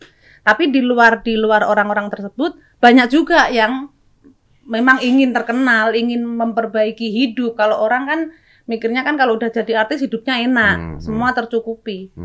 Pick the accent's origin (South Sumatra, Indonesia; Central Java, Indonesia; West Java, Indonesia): Central Java, Indonesia; Pati; Kalau di Pati itu kebetulan nama desa saya itu di Banyutowo. Banyutowo itu mata pencarian sebagian besar adalah nelayan karena di pinggir pantai.